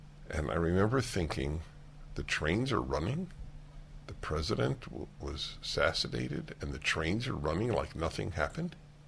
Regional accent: Brooklyn, New York, United States; I grew up in Brooklyn, New York, and I remember I lived near an elevated subway stop. King's Highway, it was called.

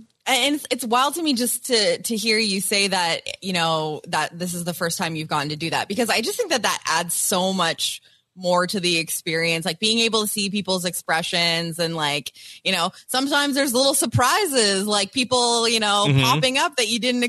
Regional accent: Canada; as a Canadian

